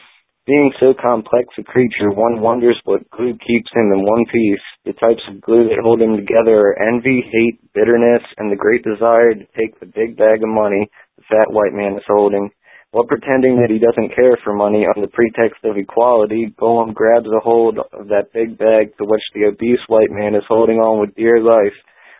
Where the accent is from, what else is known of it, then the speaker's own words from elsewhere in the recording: Upper Darby, Pennsylvania, United States; Yeah, I'm from Upper Darby.